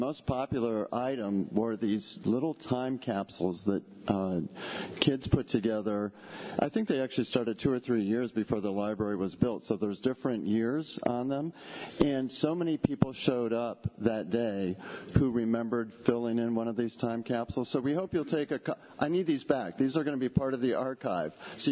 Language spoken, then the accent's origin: English; Lansing, Michigan, United States; You know, many of you know I grew up here in Lansing